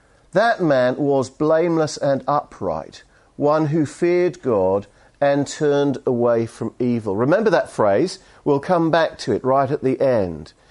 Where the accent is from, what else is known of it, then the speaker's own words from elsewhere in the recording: St Helens, North West England, United Kingdom; We're from St. Helens, look at the text.